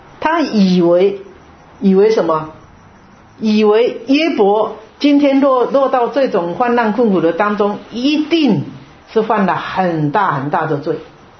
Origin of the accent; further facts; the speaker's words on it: China; 恶人有恶报。我们中国人是这么讲，对不对？